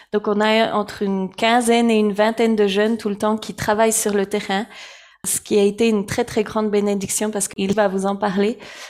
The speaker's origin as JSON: {"language": "French", "town": "La Chaux-de-Fonds", "region": "Neuchâtel", "country": "Switzerland", "tie": "born or raised there", "lives_now": "Myanmar", "said": "Et moi, j'ai grandi ici à La Chaux-de-Fonds."}